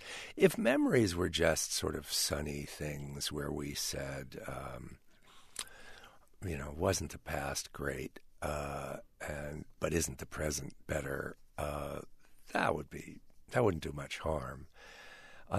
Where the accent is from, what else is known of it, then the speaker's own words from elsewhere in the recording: United States; even though I am an American